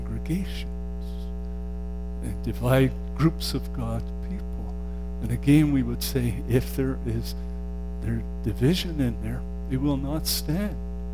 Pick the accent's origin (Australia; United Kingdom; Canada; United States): United Kingdom; England; And I come from England.